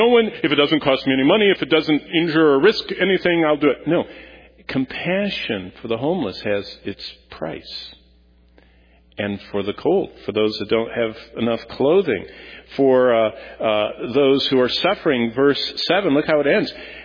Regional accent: Lansing, Michigan, United States; I was raised in Lansing, and my parents, my mom didn't work, my dad worked at General Motors hourly. We lived in a less than 900 square foot house with five of us.

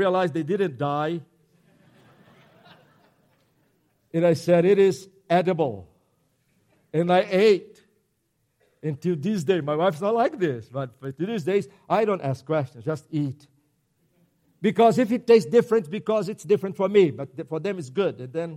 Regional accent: Brazil; English is a second language

